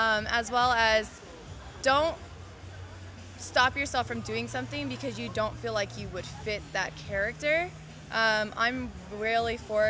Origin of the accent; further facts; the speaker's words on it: California, United States; I'm a cosplayer from California.